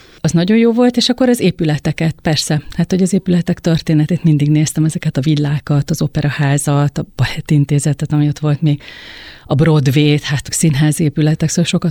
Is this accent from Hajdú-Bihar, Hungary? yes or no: yes; Balmazújváros, Hajdú-Bihar, Hungary; moved away as an adult; now in Budapest, Hungary; Ott születtem, ott és születtél, ott 18 éves koromig ott éltem, igen.